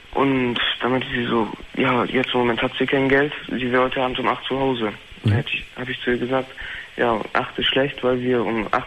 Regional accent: Wilhelmshaven, Lower Saxony, Germany; now in Münster, Germany; Ja, wo ich herkomme.

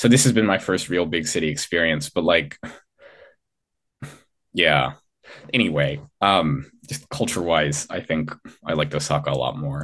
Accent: California, United States; born there; also born or lived in Seattle, Washington; I was born in California, but I don't really like it. And I spent most of the last 10 years of my life in Washington State, in Seattle.

